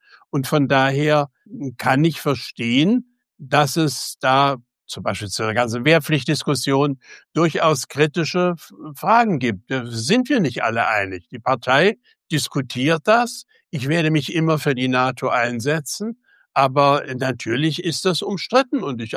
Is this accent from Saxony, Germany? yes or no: yes; Chemnitz, Saxony, Germany; born there; da Chemnitz nun meine Geburtsstadt ist, mein Vater dort 33 seinen Beruf verloren hat